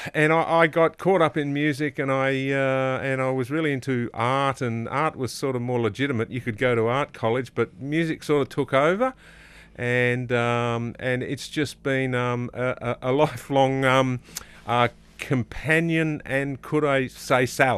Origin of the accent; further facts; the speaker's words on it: Bendigo, Victoria, Australia; also born or lived in Melbourne, Australia; it wasn't in the house I grew up in Bendigo and Melbourne in the 1960s.